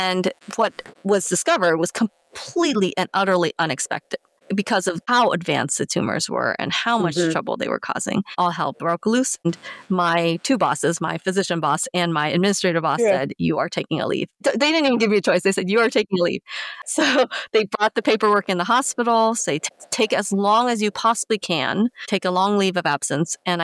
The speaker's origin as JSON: {"language": "English", "region": "California", "country": "United States", "tie": "born or raised there", "said": "Many people commented that I have an accent. I tried to explain it's from growing up in Southern California."}